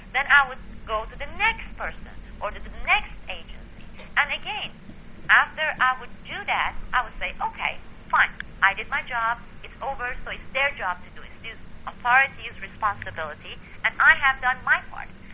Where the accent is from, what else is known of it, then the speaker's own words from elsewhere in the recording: United States; And I am part of this country. I am an American.